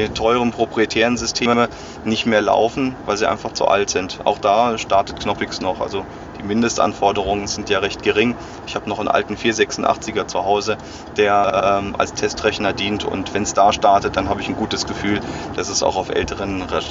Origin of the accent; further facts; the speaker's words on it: Germany; Ach, schon aus Deutschland, aber mein Vater ist Österreicher.